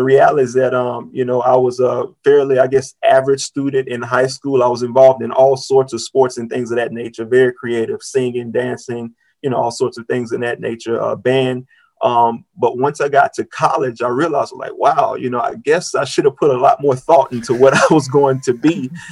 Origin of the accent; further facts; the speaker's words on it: Vicksburg, Mississippi, United States; So I'm originally from Vicksburg, Mississippi. And went to high school and everything else there, transitioned to college at Alcorn State University, which is also in Mississippi